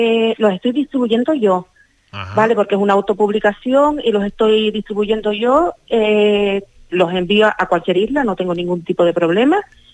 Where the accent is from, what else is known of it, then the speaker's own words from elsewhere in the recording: Antigua, Canary Islands, Spain; me gustaría hacerlo aquí en mi pueblo, en Antigua